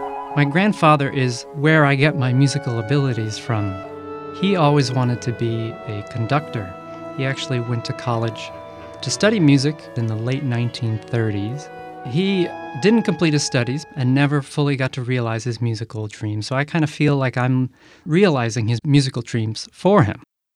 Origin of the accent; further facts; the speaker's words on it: Massachusetts, United States; I grew up in Massachusetts, and my parents took me and my siblings on so many trips up to New Hampshire and Vermont.